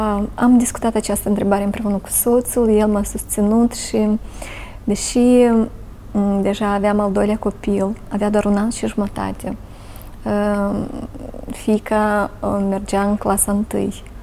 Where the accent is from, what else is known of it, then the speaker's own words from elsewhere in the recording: Cahul, Cahul District, Moldova; eu sunt de la Cahul, suntem mai aproape de părinții mei